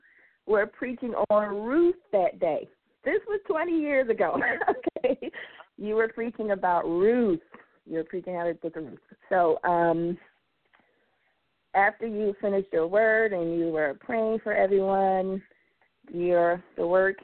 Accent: Philadelphia, Pennsylvania, United States; So, you know, Philly is my hometown. I'm still here.

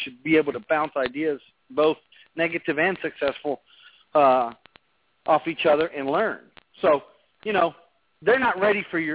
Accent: Las Vegas, Nevada, United States; Everybody in Las Vegas is some guy. That's my hometown, man.

